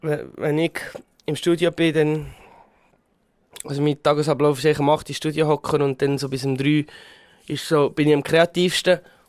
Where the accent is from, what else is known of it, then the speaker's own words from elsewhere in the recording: Austria; also als Österreicher